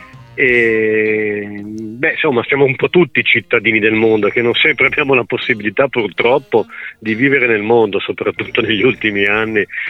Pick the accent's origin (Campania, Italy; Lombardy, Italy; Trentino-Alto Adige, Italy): Lombardy, Italy; vengo dalla Lombardia dove la gente non ha mai neanche il tempo di guardarti per un sorriso